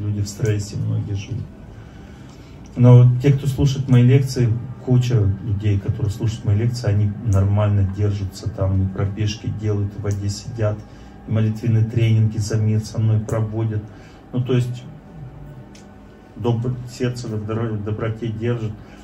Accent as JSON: {"language": "Russian", "country": "Russia", "said": "я из России с еврейскими кровями"}